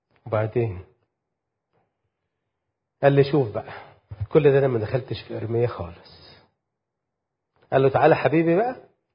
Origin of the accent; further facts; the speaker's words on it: Alexandria, Alexandria Governorate, Egypt; now in Cairo, Egypt; دلوقتي موجود في القاهرة، اي حد بيسألني يعني للوهلة الاولى لازم ارد واقول انا اساسا من اسكندريه، المولود اسكندريه، اه اوكي، وعايش في القاهره دلوقتي